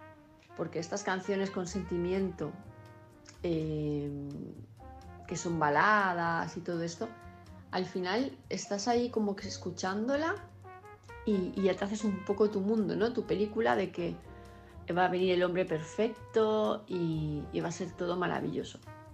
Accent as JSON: {"language": "Spanish", "town": "Palma", "region": "Balearic Islands", "country": "Spain", "said": "de Palma de Mallorca"}